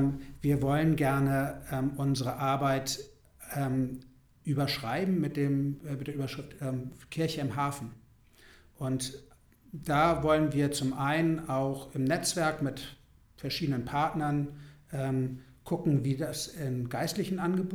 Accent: Büsum, Schleswig-Holstein, Germany; also born or lived in Berlin; Ich bin tatsächlich an der Nordsee aufgewachsen, in Büsum.

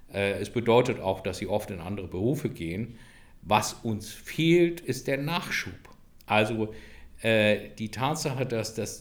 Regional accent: Hamburg, Germany; also born or lived in London; dass ich nach meiner Londoner Zeit, als ich zurückgekommen bin nach Deutschland, in meine Heimatstadt Hamburg

